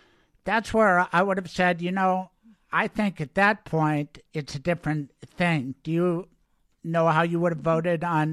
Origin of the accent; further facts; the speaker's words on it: Colorado, United States; I grew up in Colorado